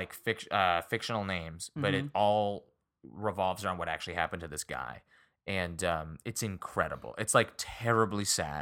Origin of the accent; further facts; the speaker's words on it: New York, United States; I'm from New York again.